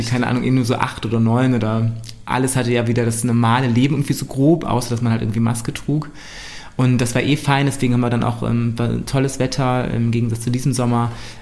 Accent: Eifel, Germany; Bei uns in der Eifel auch so, dass immer ein Kasten Bier kalt.

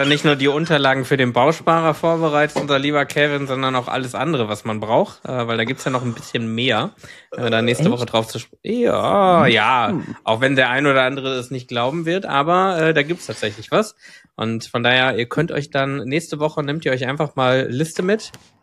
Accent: North Rhine-Westphalia, Germany; Ich komme ja aus dem Ruhrgebiet

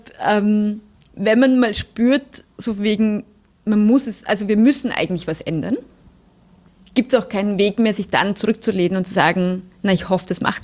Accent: Germany; also born or lived in Austria; Bei mir ist es so, ich bin in Österreich geboren, in Deutschland aufgewachsen. Meine Mutter kommt aus der Slowakei und ich habe einen großen Teil meiner Familie auch noch immer in der Slowakei. Das heißt, ich bin tatsächlich europäisch aufgewachsen

